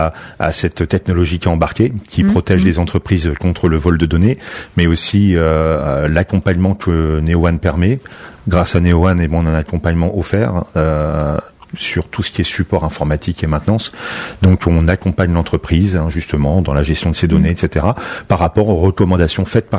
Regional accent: Cergy, Île-de-France, France; je suis de Cergy, l'idée est née à Cergy, et j'ai tout fait à Cergy

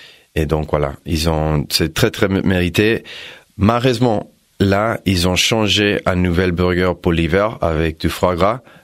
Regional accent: United States; French is a second language; now in France; comme américain, j'ai grandi aux États-Unis

